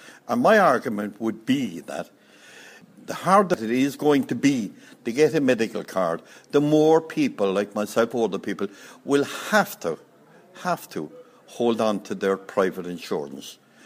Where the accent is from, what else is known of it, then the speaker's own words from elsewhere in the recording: Cork, County Cork, Ireland; from Bishopstone and Cork